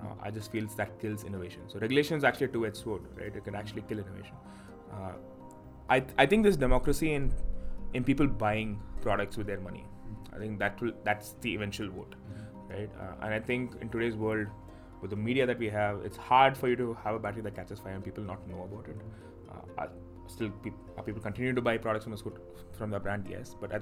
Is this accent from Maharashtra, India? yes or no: no; Bangalore, Karnataka, India; Well, I'm actually from Bangalore. Like, I was born and brought up in Bangalore.